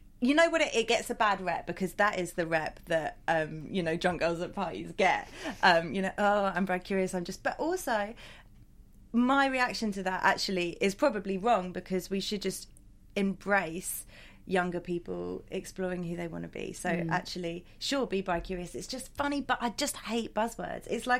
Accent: Brighton, South East England, United Kingdom; I was born in Brighton. I live in Brighton. I grew up in a liberal family.

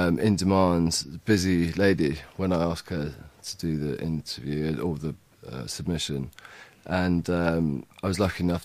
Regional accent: London, United Kingdom; I was born in Shepherd's Bush.

